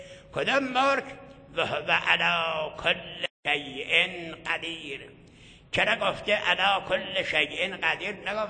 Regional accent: Iran; فهمید ما ایرانی هستیم

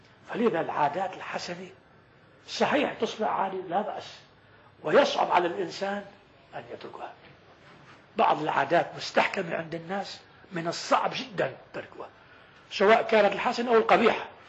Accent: Lebanon; أنا لاحظت هذه في بعض العبادات عندنا في لبنان وغير لبنان

